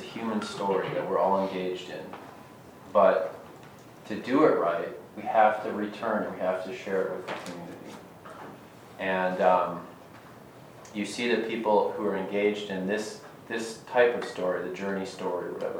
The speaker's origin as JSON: {"language": "English", "region": "Midwest", "country": "United States", "tie": "born or raised there", "said": "I was raised in the Midwest, born in the Midwest, never really spent any time at the ocean growing up."}